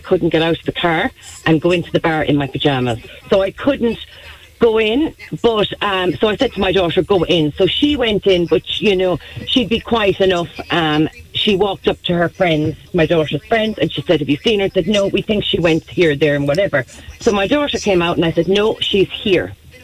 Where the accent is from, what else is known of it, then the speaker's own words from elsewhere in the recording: Tralee, Munster, Ireland; I'm from Tralee.